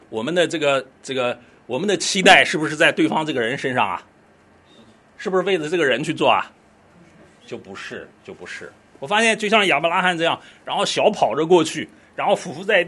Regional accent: China; 我们中国人是不喜欢吃这个 这个小牛犊的肉的

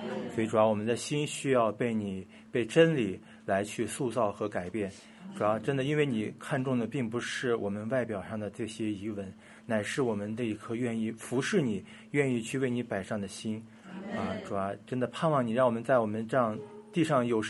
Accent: China; 但我自己是在内地出生长大的，所以我没有这种太多的跟海去打交道的经历。

